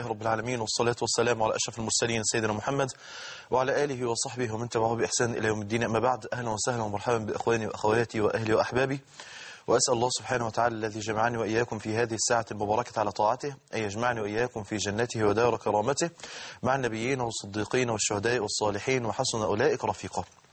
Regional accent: Egypt

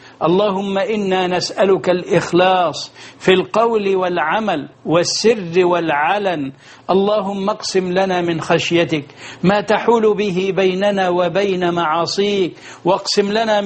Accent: Egypt; أنعم على بلدنا مصر

